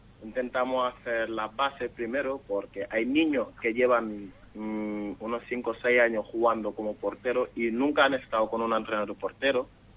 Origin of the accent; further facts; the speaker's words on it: Senegal; born there; Spanish is a second language; moved away as an adult; also born or lived in Italy; Yo nací en Senegal, entonces empecé allí hasta primera división. A los 16 firmé mi primer contrato en primera allí. Luego, 3-4 años después, yo me vine para acá. Estuve en Italia, en Madone